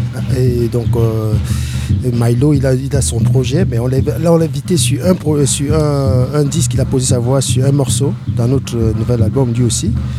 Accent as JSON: {"language": "French", "country": "Cameroon", "first_language": "Bangangté", "second_language": "French", "said": "je chante en pidgin, un peu d'anglais aussi, et en langue bamiléké parce que je suis originaire du Cameroun, donc ma langue maternelle, le bangante."}